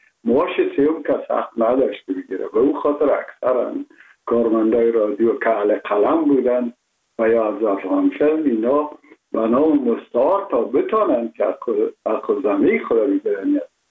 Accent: Kabul, Afghanistan; born there; ما متولد شهر کابل هستم، هستم تاجک و از شهر کونی کابل که از پدر از کابل هستم.

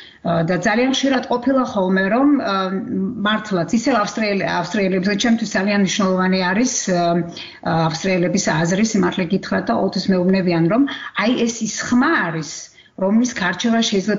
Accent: Kakheti, Georgia; moved away as an adult; now in Austria; საერთოდ არანაირი აგრესია არ ყოფილა, არა მარტო ზუგდიდში, არამედ ჩემ სოფელში, კახეთში, სადაც მე დაიბადე და გავიზარდე.

